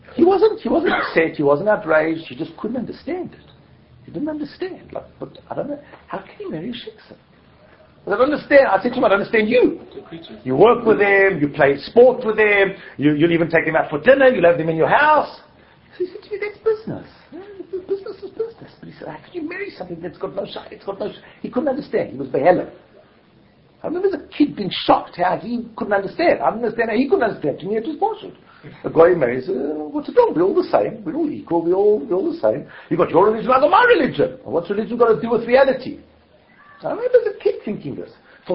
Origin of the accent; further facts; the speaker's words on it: South Africa; I come from South Africa. I spent the first half of my life fighting apartheid.